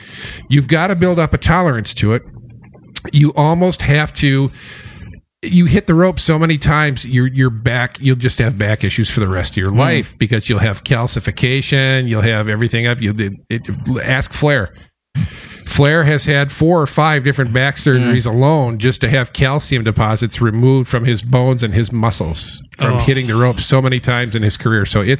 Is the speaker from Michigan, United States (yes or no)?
yes; Ludington, Michigan, United States; I grew up in Ludington, went down to Dallas and spent the summer with my aunt, my uncle, and my two cousins.